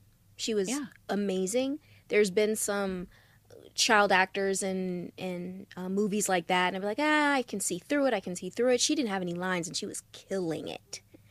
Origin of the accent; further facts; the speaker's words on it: Atlanta, Georgia, United States; I'm from Atlanta.